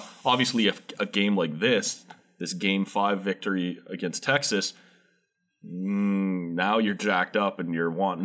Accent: Ontario, Canada; it's too bad for that kind of moment as a Canadian kid, as a GTA kid, right?

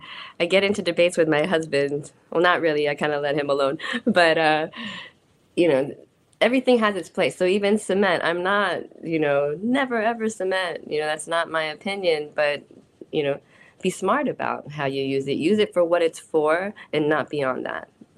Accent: Japan; also born or lived in United States / Nepal; I grew up in Japan off and on for 7 years before going back to the States for university. And somewhere within growing up, I also lived in Nepal for a couple of years. And it's like, you know, formative years, 9 through 11 years old.

